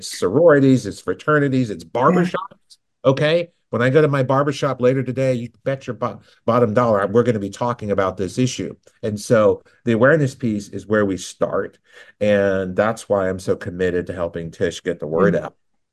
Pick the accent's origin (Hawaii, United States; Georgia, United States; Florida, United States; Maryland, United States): Georgia, United States; I grew up in South Georgia